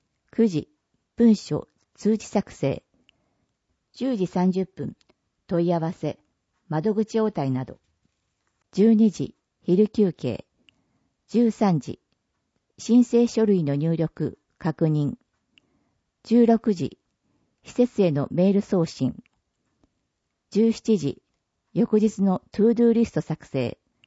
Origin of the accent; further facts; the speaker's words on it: Ryugasaki, Ibaraki, Japan; 生まれも育ちも龍ヶ崎なので、市民目線で仕事ができると思ったのと